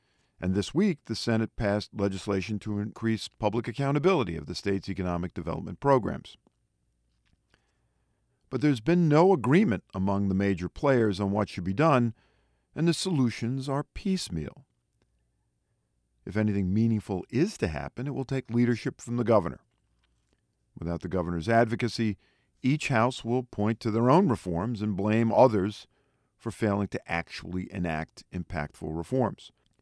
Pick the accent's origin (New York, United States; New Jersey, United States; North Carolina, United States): New York, United States; As a New Yorker, it is the latest in a nauseating string of scandals.